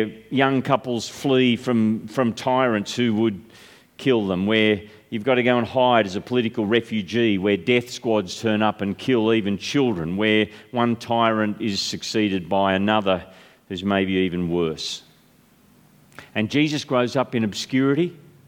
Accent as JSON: {"language": "English", "town": "South Grafton", "region": "New South Wales", "country": "Australia", "said": "I'm from Grafton, okay, up in the bush. In fact, I'm not even from Grafton. I'm from South Grafton."}